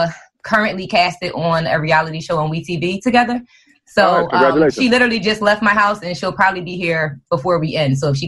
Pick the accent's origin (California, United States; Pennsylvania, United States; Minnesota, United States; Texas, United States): Pennsylvania, United States; Philadelphia; I'm actually from Philly.